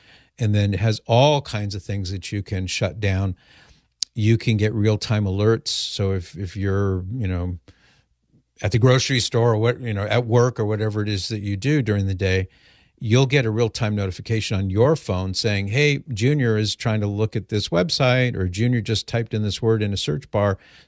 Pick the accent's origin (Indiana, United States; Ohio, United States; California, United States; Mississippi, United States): California, United States; Mission Viejo; I grew up in Mission Viejo.